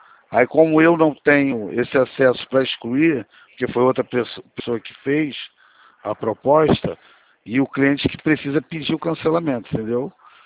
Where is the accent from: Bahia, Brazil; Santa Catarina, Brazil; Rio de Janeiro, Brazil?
Rio de Janeiro, Brazil; Sou daqui de Campo Grande.